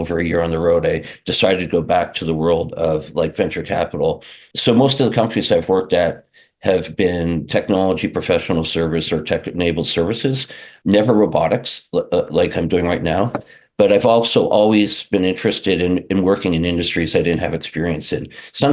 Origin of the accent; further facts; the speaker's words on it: Montreal, Quebec, Canada; I'm from Montreal, Quebec. I did my bachelor's in accounting in Montreal, Quebec. And then shortly after, I moved down to Phoenix.